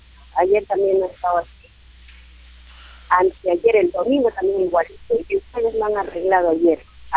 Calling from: Huaraz, Ancash, Peru; Yo soy una usuaria de Cable Perú, o sea, por Santa Isabel de Huaraz.

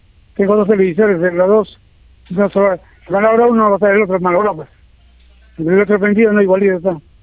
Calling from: Carabayllo, Lima, Peru; Soy de Caraballo

